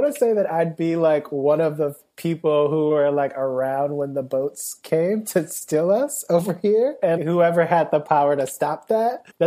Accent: Cleveland, Ohio, United States; And I'm from Cleveland. That's something that I've been able to claim more recently.

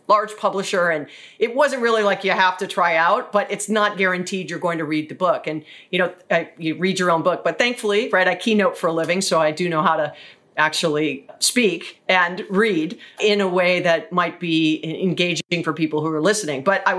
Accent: Hawaii, United States; I'm from Hawaii, right?

